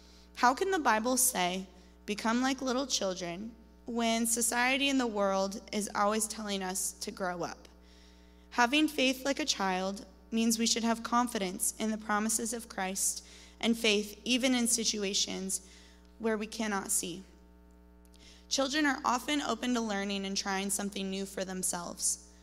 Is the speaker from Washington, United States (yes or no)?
yes; Chelan, Washington, United States; I grew up in Chelan, Washington, a small town on the eastern side of the state, with my parents and younger sister, Molly